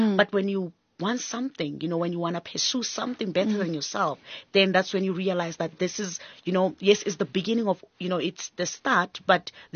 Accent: Hammanskraal, Gauteng, South Africa; As I said, I grew up in Hammanskraal

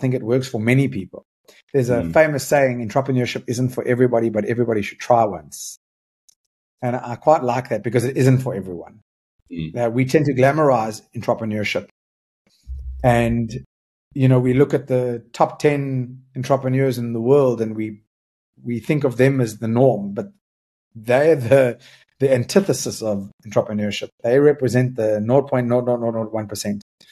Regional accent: Johannesburg, Gauteng, South Africa; You know, I was born and raised in Johannesburg

